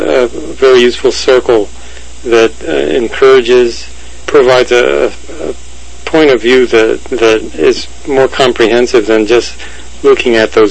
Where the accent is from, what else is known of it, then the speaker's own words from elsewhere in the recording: Florida, United States; born there; I was born in Florida, in fact.